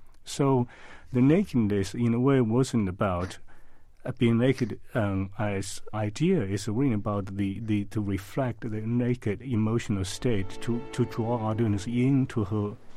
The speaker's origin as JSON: {"language": "English", "country": "China", "said": "I'm from China. I never heard of classical music until I was a teenager."}